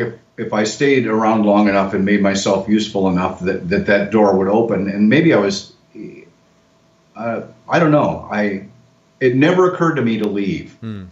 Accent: Cedarville, Illinois, United States; I'm from Cedarville, Illinois. It's right at the top of the state near the Wisconsin border. And it's about 50 miles south of Madison, Wisconsin.

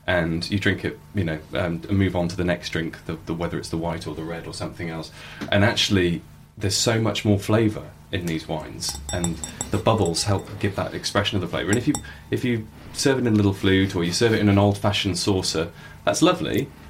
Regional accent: Yorkshire and the Humber, United Kingdom; But I'm a farming lad. You know, I come from North Lincolnshire and a strong tradition of farming

